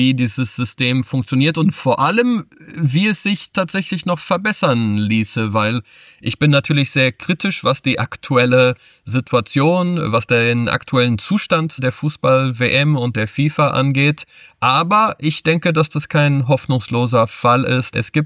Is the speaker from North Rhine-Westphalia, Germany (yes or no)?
yes; Bonn, North Rhine-Westphalia, Germany; born there; Ich bin Portugiese, aber in Deutschland geboren, in Bonn.